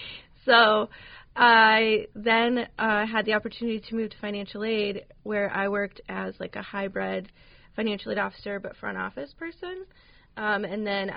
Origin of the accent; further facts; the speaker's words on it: Newberry, Michigan, United States; I grew up in Newberry, and I was a student here at Lake State and graduated in 2013.